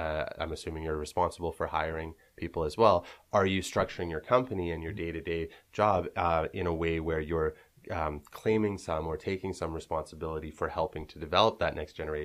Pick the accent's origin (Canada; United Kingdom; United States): Canada; North Vancouver, British Columbia; I grew up in North Van, but I've been back in Vancouver for the past, I guess three and a half years now.